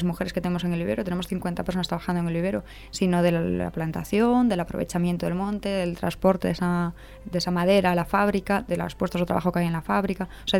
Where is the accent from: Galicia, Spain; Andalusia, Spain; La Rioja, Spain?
Galicia, Spain; Yo, bueno, soy gallega y se me nota.